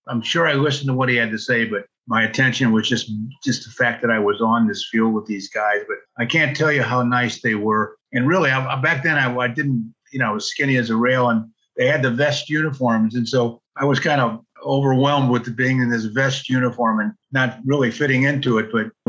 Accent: St. Louis, Missouri, United States; And that was really where I grew up in St. Louis and got to learn and play the game of baseball.

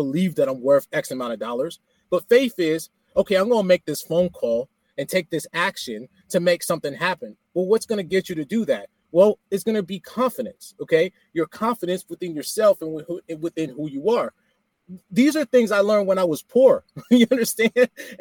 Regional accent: Florida, United States; also born or lived in New Jersey; And so I was raised in South Florida, born in Jersey.

